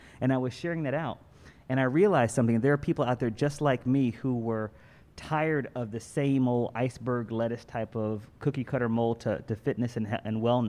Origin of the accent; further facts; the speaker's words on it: Philadelphia, Pennsylvania, United States; born there; now in Dallas, United States; I'm actually from Dallas, Texas. Well, I should say this. I live in Dallas, but I was actually born in Philly.